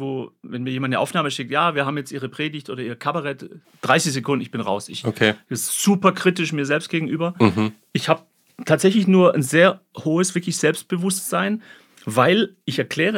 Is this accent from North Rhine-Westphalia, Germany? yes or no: no; Baden-Württemberg, Germany; Und im Schwaberland, wo ich aufgewachsen bin